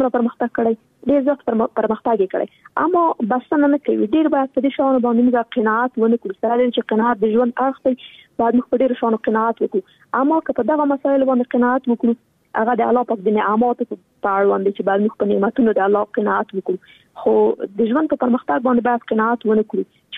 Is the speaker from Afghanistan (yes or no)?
yes; Afghanistan; born or raised there